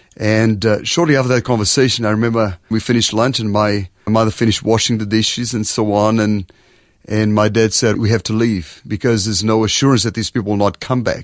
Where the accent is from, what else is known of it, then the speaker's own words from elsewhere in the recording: Angola; I was born in Africa. I was born in Angola. Angola was a Portuguese colony.